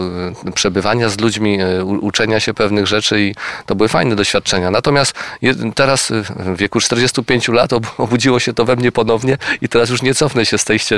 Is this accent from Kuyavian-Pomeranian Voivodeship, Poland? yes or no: no; Gniezno, Greater Poland Voivodeship, Poland; Rodzice nie mieli o tym akurat pojęcia, bo wywodzę się z Gniezna, gdzie całe szczęście taka szkoła była.